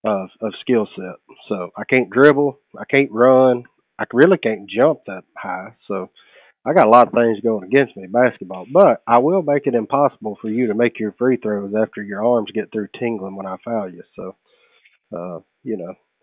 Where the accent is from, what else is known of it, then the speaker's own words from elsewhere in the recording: Louisiana, United States; Growing up in Louisiana, specifically, when I first started hunting, you either hunted a rice field or you didn't hunt.